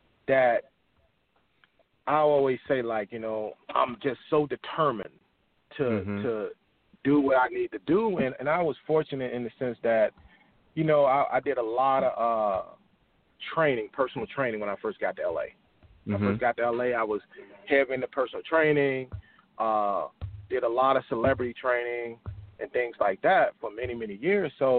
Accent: the South, United States; like growing up in the South, in the South, I remember in high school, graduating high school

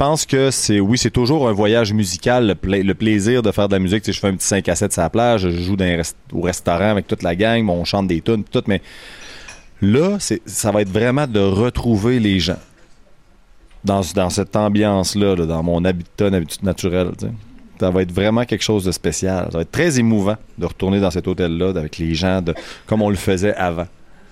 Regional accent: Quebec City, Quebec, Canada; now in Montreal, Canada; je viens de Québec, Montréal, j'habite Montréal.

